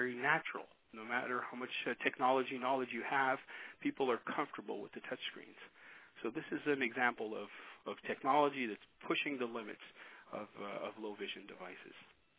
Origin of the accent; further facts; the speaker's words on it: Quebec, Canada; English is a second language; you probably noticed I have an accent. I am from Canada. I live near Montreal, and I just wanted to share with you that here in Quebec